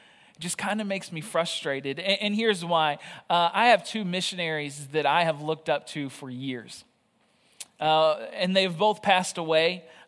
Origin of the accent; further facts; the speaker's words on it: Arkansas, United States; First off, I am originally from Arkansas. My family and I served a church there for the last 4.5 years. That's where I was born and raised.